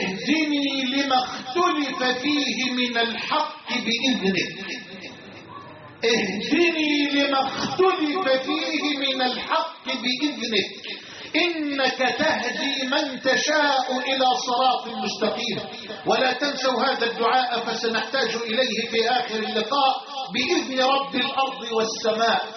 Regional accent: Dikirnis, Dakahlia, Egypt

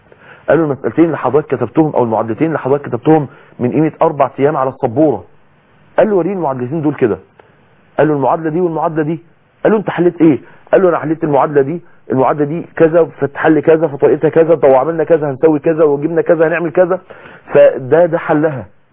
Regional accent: Mansoura, Dakahlia, Egypt

